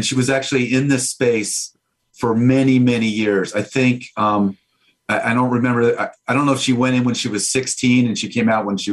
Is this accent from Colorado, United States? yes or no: yes; Boulder, Colorado, United States; I grew up in Boulder, Colorado, so that those experiences aren't new to me.